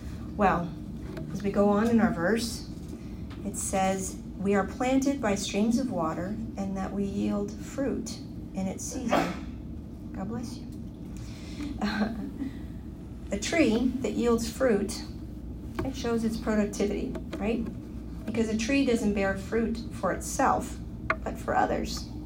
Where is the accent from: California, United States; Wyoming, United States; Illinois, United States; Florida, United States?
California, United States; I came from California, and I love about living in Virginia is that we get 4 full seasons.